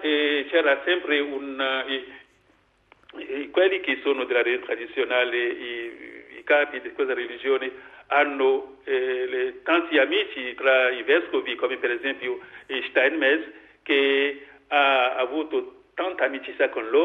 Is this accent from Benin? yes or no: yes; Benin; E ciò che io auguro per il mio paese è di fare ancora il suo cuore largo, larghissimo